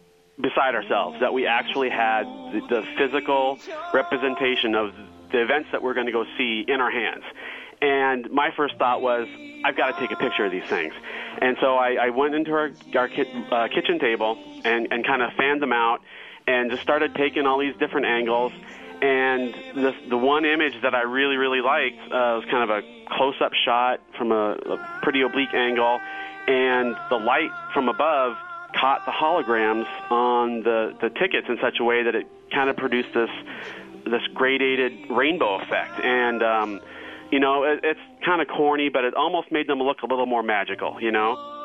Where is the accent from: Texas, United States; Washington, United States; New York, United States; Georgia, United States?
Washington, United States; Seattle; I'm from Seattle, Washington.